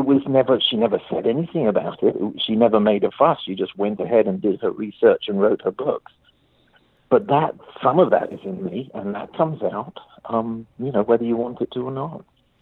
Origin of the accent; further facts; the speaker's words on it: New York, United States; English is a second language; also born or lived in San Francisco Bay Area / Alabama / Las Vegas / Los Angeles; now in Houston, United States; I grew up in New York and, you know, went to Hive School and there, and then moved to San Francisco Bay Area, then Alabama, Las Vegas, Los Angeles, Oregon, Los Angeles, and now Houston.